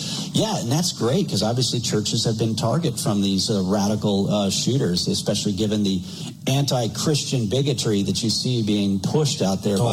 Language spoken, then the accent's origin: English; Montana, United States; I think growing up in Montana, you know, helps as well.